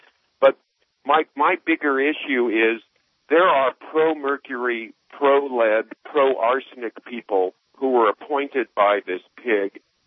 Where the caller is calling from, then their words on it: San Francisco, California, United States; I'm calling you from San Francisco.